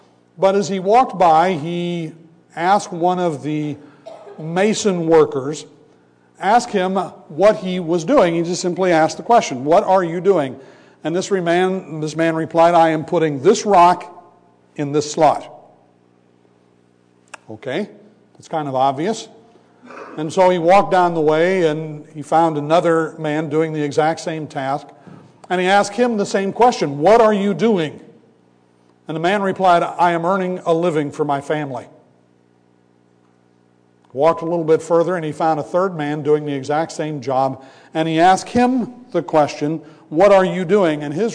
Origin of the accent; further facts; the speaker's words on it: Midwest, United States; moved away as an adult; I grew up in the Midwest, where it snows all the time, and you just kind of deal with it